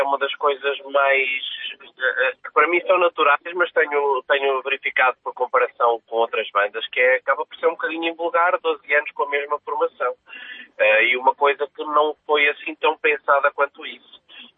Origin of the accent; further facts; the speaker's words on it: Coimbra, Centro, Portugal; Todos nascidos e criados em Coimbra.